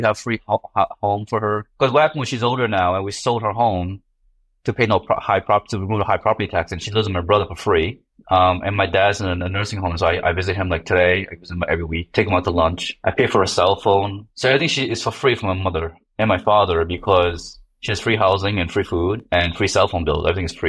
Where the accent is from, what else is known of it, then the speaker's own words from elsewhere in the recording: North Bergen, New Jersey, United States; I grew up in North Bergen.